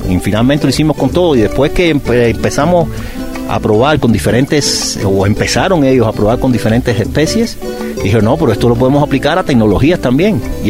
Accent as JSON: {"language": "Spanish", "region": "Havana", "country": "Cuba", "also_born_or_lived": "Bolivia", "lives_now": "Murcia, Spain", "said": "Bueno, originariamente soy de Cuba, o sea, soy cubano, nací en Cuba, nací en La Habana. Pero he estado viviendo en Bolivia y ahora estoy basado en Murcia, España."}